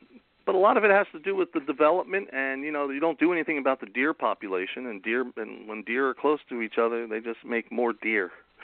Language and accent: English; New Jersey, United States; I grew up here in New Jersey, and I grew up on the Jersey Shore. You know, I was a stone's throw away from the Pine Barrens.